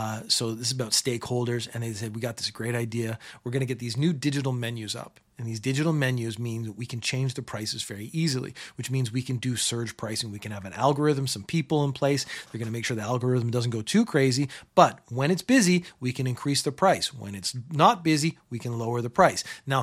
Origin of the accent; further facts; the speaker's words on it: Canada; So I'm Canadian. I grew up in Canada.